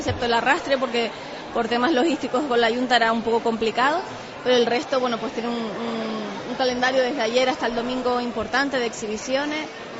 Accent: Canary Islands, Spain; todos somos canarios y nos gusta sacar la bandera

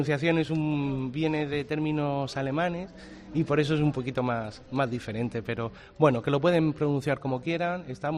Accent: Murcia, Region of Murcia, Spain; es una tradición de los que somos de aquí de Murcia

